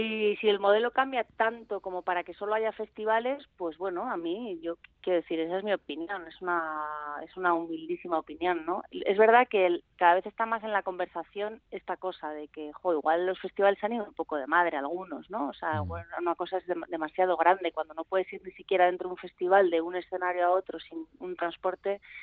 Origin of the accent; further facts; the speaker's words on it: San Sebastián, Basque Country, Spain; also born or lived in Getxo; Siendo donostiarra es raro, pero sí que, bueno, como yo he estado muchos años viviendo en Guecho, luego esta cosa mía que no soy de ningún sitio al final